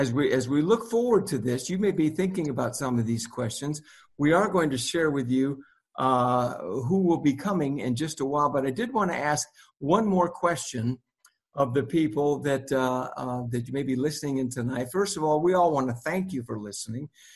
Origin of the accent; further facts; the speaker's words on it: California, United States; I grew up in Southern California. I wanted to be an entertainer.